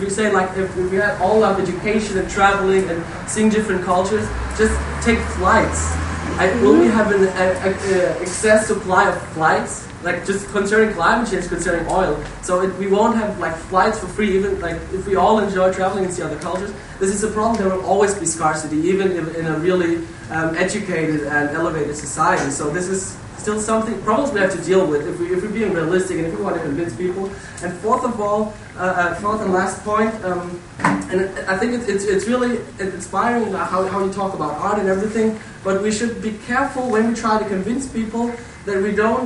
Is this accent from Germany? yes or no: yes; Germany; English is a second language; I'm from Germany originally.